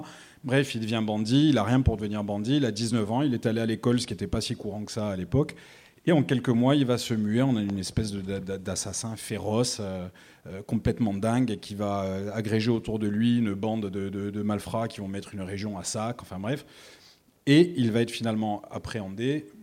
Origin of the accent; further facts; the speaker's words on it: Bastia, Corsica, France; je suis né à Bastia, que j'ai grandi à Bastia, que j'y suis retourné y vivre 20 ans